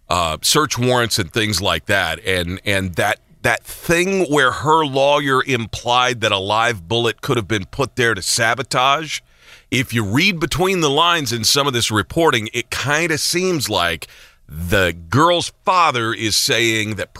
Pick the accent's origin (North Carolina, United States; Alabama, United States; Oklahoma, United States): Oklahoma, United States; I'm a dumbass from McCurtain County